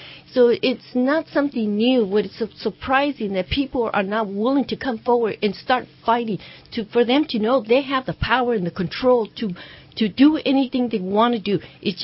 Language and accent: English; New Mexico, United States; born there; I'm not from the Philippines. I was born in New Mexico.